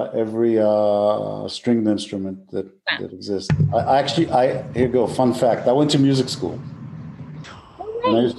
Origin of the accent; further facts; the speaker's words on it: Israel; I grew up surfing in Israel, which is kind of a weird place. It's like Florida for surfing.